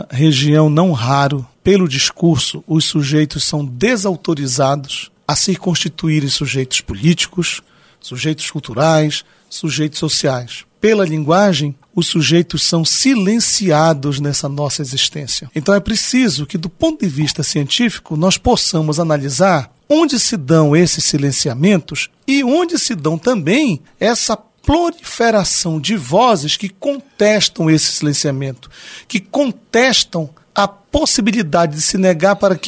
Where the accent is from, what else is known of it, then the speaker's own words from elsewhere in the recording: Cametá, Pará, Brazil; born there; Eu nasci em Cametá. Eu me formei em letras em Cametá.